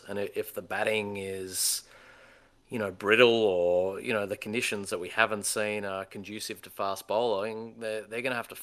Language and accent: English; Australia; So, I mean, as an Australian fan, this, I'm not going to lie, it's thrown me into a little bit of a tailspin.